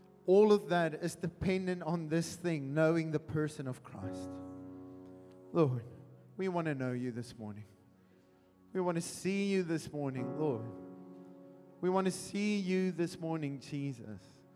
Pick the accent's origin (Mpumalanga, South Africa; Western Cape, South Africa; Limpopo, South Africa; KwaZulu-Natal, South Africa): Western Cape, South Africa; Wellington; now in Durbanville, South Africa; And we're originally from Wellington, but now we are staying in Durbanville.